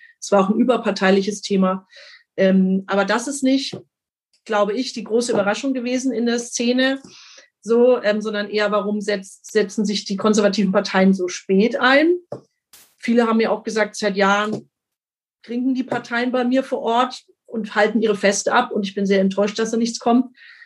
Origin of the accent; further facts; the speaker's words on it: Bavaria, Germany; bei uns in Franken und in Bayern